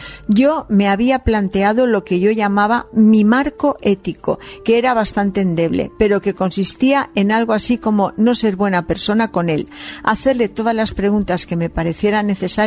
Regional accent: Mexico; born there; Yo nací en México, 4 años después de que mis padres llegaran como exiliados políticos. Mi familia es de Chile.

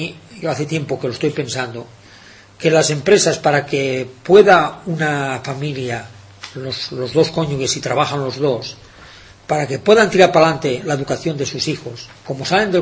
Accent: Spain; como buen español que soy

